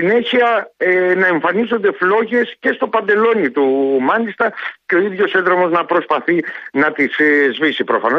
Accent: Patras, Western Greece, Greece; εκεί στην πατρίδα μου, στην Πάτρα

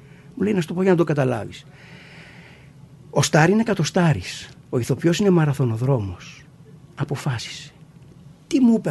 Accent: Athens, Attica, Greece; Το σπίτι στο οποίο μεγαλώσαμε, ένα φτωχόσπιτο στον Γκίζη, με φτώχεια και με κακομοιριά τα πρώτα χρόνια, αλλά με μια τρελή υποστήριξη από τους γονείς μας.

